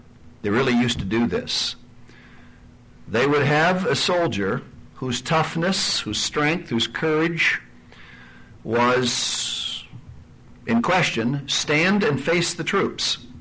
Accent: Lima, Ohio, United States; I grew up in Lima.

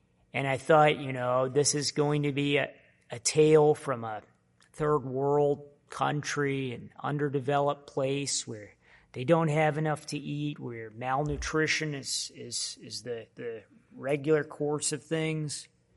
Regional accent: United States; Now, I haven't been touched by hunger. I grew up in America.

